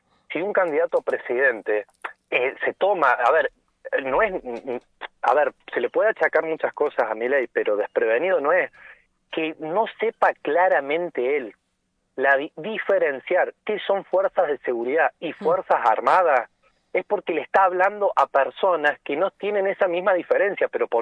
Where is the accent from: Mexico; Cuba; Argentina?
Argentina; nos miremos más como argentinos